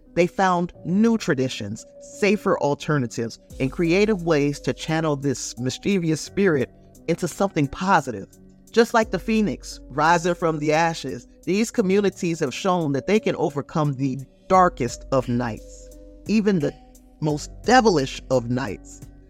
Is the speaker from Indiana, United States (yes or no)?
yes; Gary, Indiana, United States; Look, I'm from Gary, Indiana.